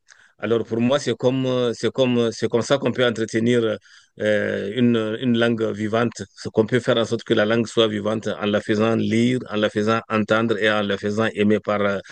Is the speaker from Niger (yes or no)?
yes; Niger; now in Saskatchewan, Canada; Je suis nigérien d'origine et saskatchewanais d'adoption.